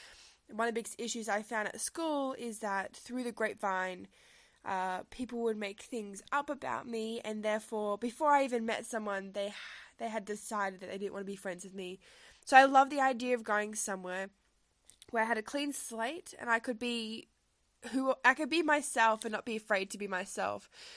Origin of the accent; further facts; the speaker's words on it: Sydney, New South Wales, Australia; So I grew up in Sydney, in the city